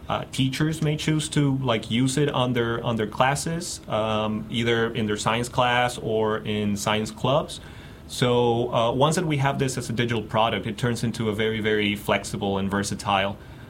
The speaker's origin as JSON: {"language": "English", "country": "Mexico", "said": "And for instance, I'm originally from Mexico, and every single time that I introduce myself, you know, I would hear like a gasp when I would say I'm originally from Mexico."}